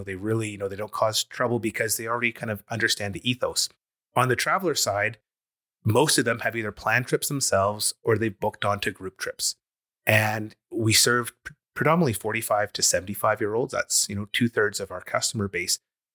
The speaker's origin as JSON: {"language": "English", "town": "Calgary", "region": "Alberta", "country": "Canada", "tie": "born or raised there", "said": "growing up in Calgary and then, you know, working in tech in the dot-com boom, then coming back to Calgary"}